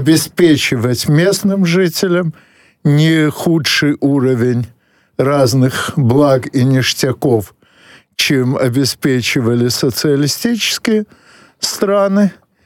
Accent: Odesa, Odesa Oblast, Ukraine; Ну, для меня, как уроженца и многолетнего жителя Одессы, это нормально, такой вот переезд.

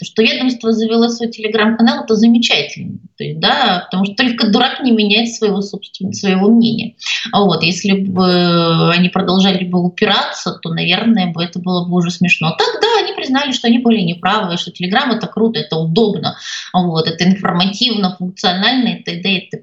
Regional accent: Odesa, Odesa Oblast, Ukraine; born there; я родилась в Одессе, тогда это уже была Украина

